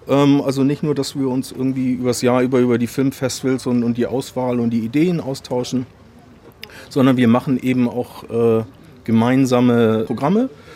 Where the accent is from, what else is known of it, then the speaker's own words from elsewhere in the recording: Kiel, Schleswig-Holstein, Germany; Ich glaube, als Kieler kann man der Faszination mehr eigentlich nicht entkommen, oder?